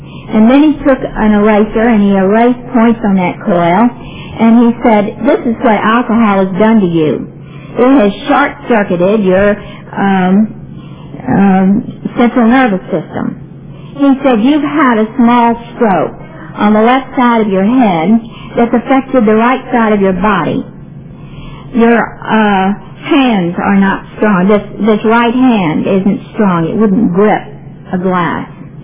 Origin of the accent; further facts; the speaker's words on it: Baltimore, Maryland, United States; I'm from Baltimore, Maryland, and I'm an alcoholic.